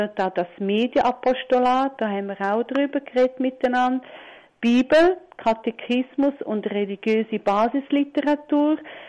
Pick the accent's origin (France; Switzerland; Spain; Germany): Switzerland; Graubünden; weil ich bin ja also Retoromanin. Ich stamme aus der Surselve, aus Graubünden